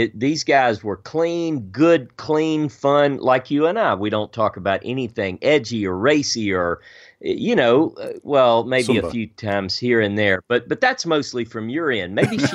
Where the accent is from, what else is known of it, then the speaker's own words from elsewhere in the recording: Louisiana, United States; also born or lived in Beaumont, Texas; No, I was raised mostly in Louisiana, but you know, Louisiana, Texas. It's that lovely southern part of the U.S.